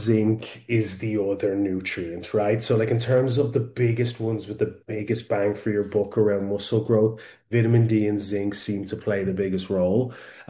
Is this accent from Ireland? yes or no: yes; Ireland; I come from Ireland and we're very seafood orientated